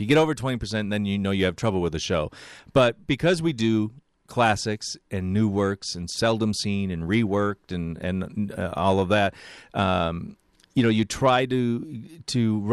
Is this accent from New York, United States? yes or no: yes; New York, United States; moved away as an adult; now in Chicago, United States; I'm a transplant. I came here in 1981 from New York and it ended up staying eventually, you know, because I loved Chicago.